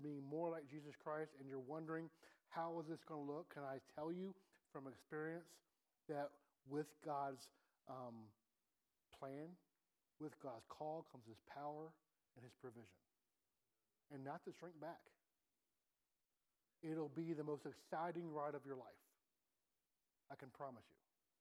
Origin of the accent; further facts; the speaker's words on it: Decatur, Illinois, United States; now in Milford, United States; We moved from Decatur, Illinois, and came to Milford, Ohio, and for, it was close to a year that my grandparents did not speak to us.